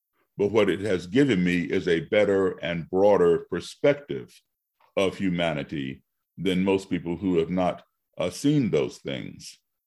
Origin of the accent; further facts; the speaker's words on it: United States; also born or lived in various countries; I grew up as an American embassy brat, living in different countries for 2 years, coming back home, being here in the States for a few months